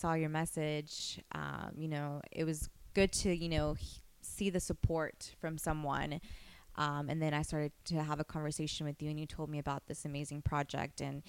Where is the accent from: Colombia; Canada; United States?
Colombia; Cali, Valle del Cauca; I grew up in Cali, Colombia. Both my parents are Colombian. The majority of my family still lives in Colombia.